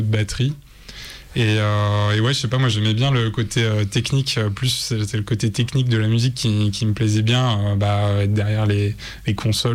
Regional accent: Pays de la Loire, France; Je suis de la Mayenne d'origine, donc un peu à côté, dans les Pays de la Loire aussi.

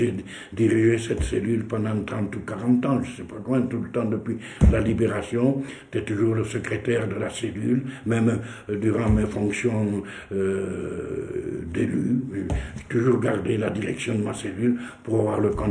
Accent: south of France, France; accent: Midi; parce que j'avais mon accent du Midi.

